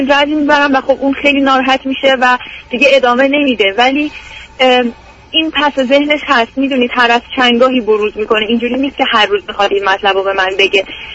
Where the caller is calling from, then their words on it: United States; بله من از امریکا هستم.